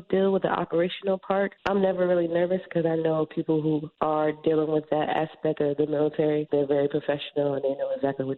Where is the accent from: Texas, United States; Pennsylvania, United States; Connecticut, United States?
Connecticut, United States; New Haven; Yes, I'm from New Haven.